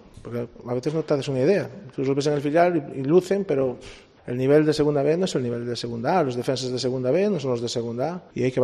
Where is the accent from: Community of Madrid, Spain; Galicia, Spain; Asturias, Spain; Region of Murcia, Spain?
Galicia, Spain; Yo soy gallego